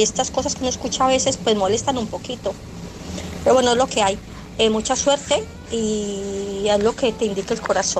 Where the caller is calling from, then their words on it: Barcelona, Catalonia, Spain; de Barcelona.